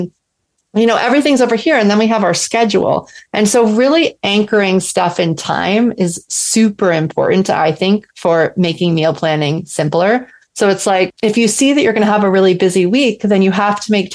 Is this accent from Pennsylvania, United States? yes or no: no; New Orleans, Louisiana, United States; I'm from New Orleans originally. And in New Orleans, they always have red beans and rice on Monday.